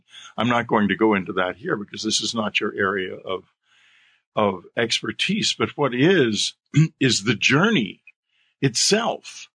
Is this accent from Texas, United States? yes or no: yes; San Antonio, Texas, United States; I met and talked to some Masons who were in my hometown of San Antonio